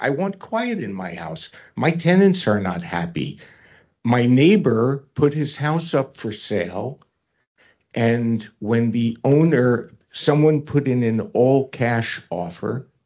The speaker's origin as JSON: {"language": "English", "region": "New York", "country": "United States", "said": "but I'm from New York, so I'm used to that."}